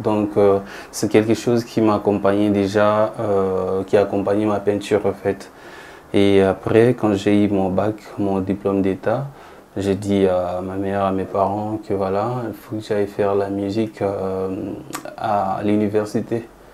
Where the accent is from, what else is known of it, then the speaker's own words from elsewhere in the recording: Lodja, Sankuru, DR Congo; je ne suis pas né dans la capitale. Et là où je suis né, à Lodja, dans une petite ville, c'était vraiment une ville musicale